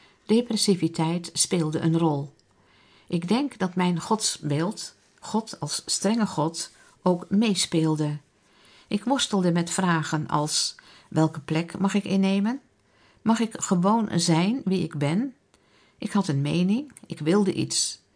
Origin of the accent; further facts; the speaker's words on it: Britsum, Friesland, Netherlands; Ik ben opgegroeid in Britsum bij Leeuwarden, in de tijd dat het gereformeerd onderwijs opkwam. Later verhuisden we naar Assen